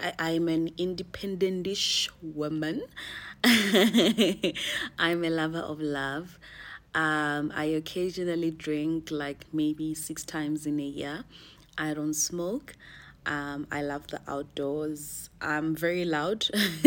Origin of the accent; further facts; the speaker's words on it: Limpopo, South Africa; I am 26 years of age. I stay in Polokwane, born and bred in Limpopo.